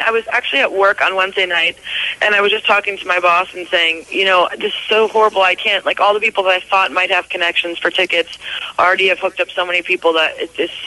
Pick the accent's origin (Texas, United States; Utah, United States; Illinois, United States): Illinois, United States; Lake Forest; I grew up in Lake Forest, which is where they practice, mm-hmm. north of Chicago.